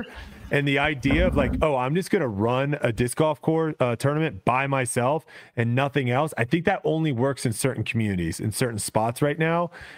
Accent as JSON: {"language": "English", "region": "Texas", "country": "United States", "said": "it might be because I'm from Texas and it's a lot closer"}